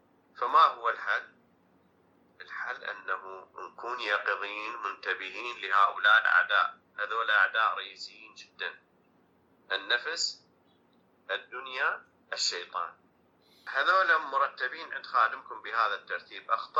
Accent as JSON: {"language": "Arabic", "country": "Iraq", "said": "بالنسبة إحنا كعراقيين مما يراد بينا"}